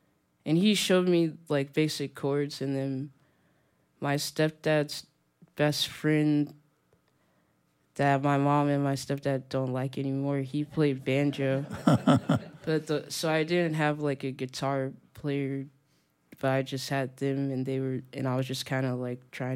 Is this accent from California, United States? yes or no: yes; Venice Beach, California, United States; also born or lived in Nashville; I grew up in Venice Beach. Oh, okay. But I was born in Nashville. I didn't live there. Like, we came to Venice when I was, like, 13.